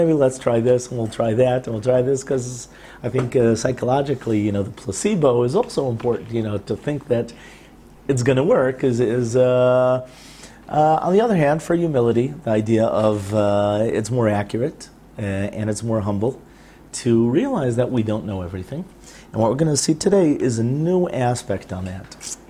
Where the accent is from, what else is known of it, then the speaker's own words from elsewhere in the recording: United States; Especially growing up in the 60s, especially growing up in America